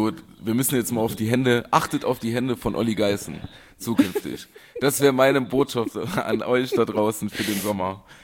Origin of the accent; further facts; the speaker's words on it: Germany; Ich bin Deutscher, ich will Symbolpolitik.